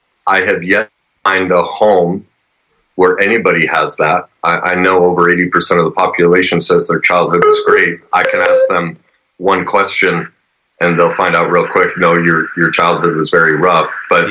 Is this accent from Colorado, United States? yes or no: yes; Denver, Colorado, United States; moved away; Well, from Denver, and born and raised there, moved here about 5 years ago. I played pro hockey and pro golf, so I kind of lived everywhere, but mm-hmm. Denver was always home.